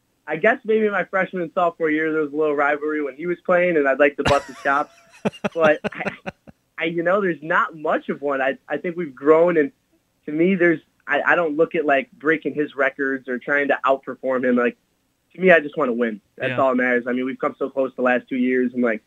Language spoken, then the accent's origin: English; Rochester, New York, United States; I'm from Rochester, and I'm not a Bills fan.